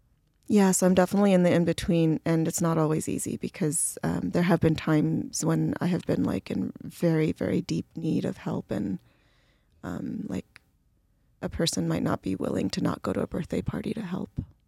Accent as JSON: {"language": "English", "country": "India", "lives_now": "United States", "said": "I'm a purebred Indian."}